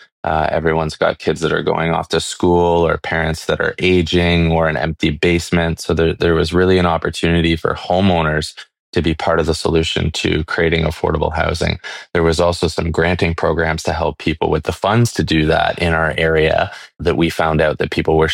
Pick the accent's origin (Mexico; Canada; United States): Canada; Barrie, Ontario; this exists right here in my hometown in Barrie.